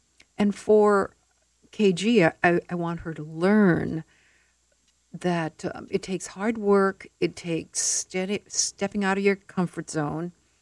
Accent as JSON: {"language": "English", "town": "Honolulu", "region": "Hawaii", "country": "United States", "tie": "born or raised there", "said": "Grew up in Honolulu. I went to Sacred Hearts Academy for 13 years."}